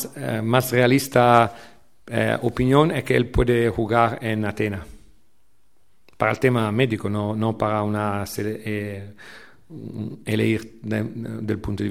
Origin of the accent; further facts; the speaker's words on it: Italy; o italiano, porque soy italiano, pero no me siento italiano.